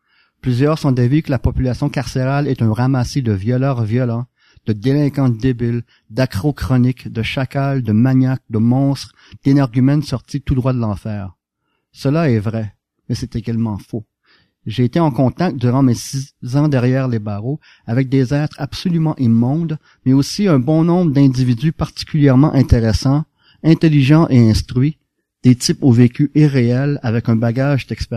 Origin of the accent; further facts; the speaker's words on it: Montreal, Quebec, Canada; moved away as an adult; also born or lived in Boston, United States; Je suis né à Montréal en 1961. Je suis resté à Montréal jusqu'à 92.